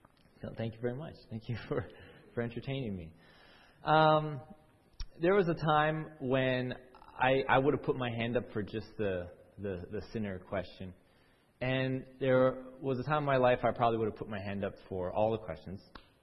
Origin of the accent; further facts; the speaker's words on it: Alberta, Canada; I'm from Alberta, if you didn't know